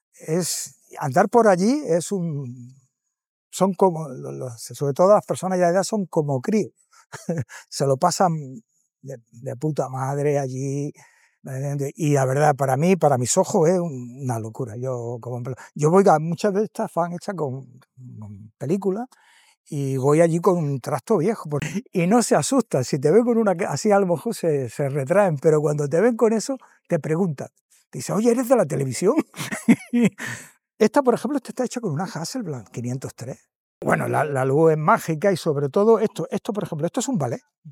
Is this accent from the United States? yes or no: no; Melilla, Spain; now in San Pedro del Pinatar, Spain; Yo soy de Melilla y llevo ya más de 40 años aquí en San Pedro del Pinatar, en la zona del Mar Menor.